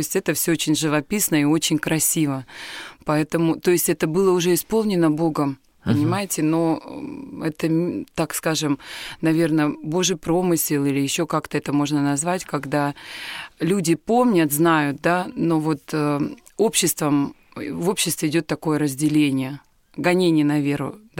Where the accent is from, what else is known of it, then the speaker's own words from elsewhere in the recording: Ust-Kada, Irkutsk Oblast, Russia; я родилась в Иркутской области, в Куйтунском районе, в селе Усть-Када, где был большой-большой храм в честь Покрова иконы Божией Матери.